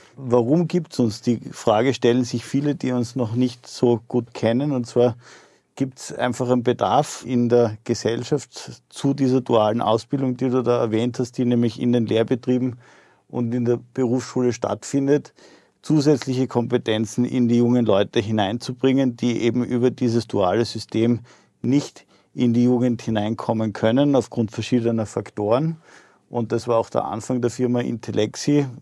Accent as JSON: {"language": "German", "town": "Graz", "region": "Styria", "country": "Austria", "said": "Ich bin Geschäftsführer der Firma Intellexi, bin aus Graz, 42 Jahre alt, Vater von 3 Kindern"}